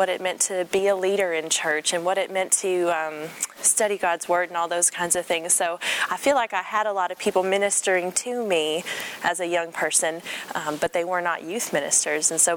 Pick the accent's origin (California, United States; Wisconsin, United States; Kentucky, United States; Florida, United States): Florida, United States; I'm originally from Florida. I grew up on the beach.